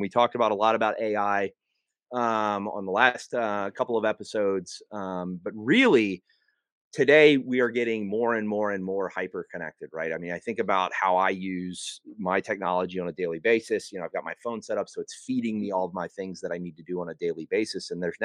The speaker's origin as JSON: {"language": "English", "region": "Texas", "country": "United States", "said": "I know all the I'm very Texan, so I know all the country back roads."}